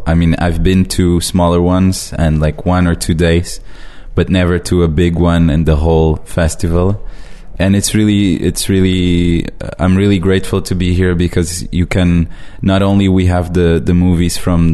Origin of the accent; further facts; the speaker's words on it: the South, Portugal; English is a second language; I'm not from Lisbon, I'm from the south